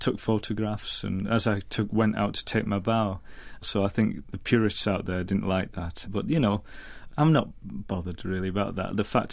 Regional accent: Fleetwood, North West England, United Kingdom; I did a Songs from the Shoals production in my hometown in Fleetwood.

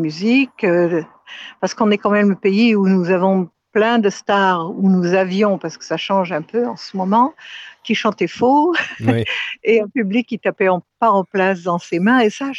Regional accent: Aleppo, Aleppo Governorate, Syria; born there; je suis née à Alep parce que mon père était dans l'armée française, j'étais officier à ce moment-là, et que pendant la guerre, parce que je suis née en 44, je suis une vieille dame

